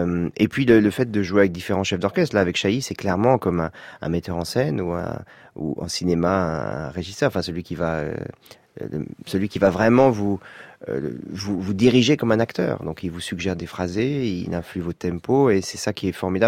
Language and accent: French; France